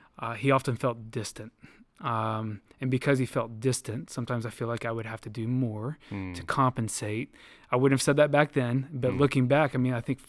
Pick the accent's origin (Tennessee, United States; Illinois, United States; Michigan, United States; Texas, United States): Illinois, United States; also born or lived in Kansas; Born in Kansas. Mostly grew up in Illinois.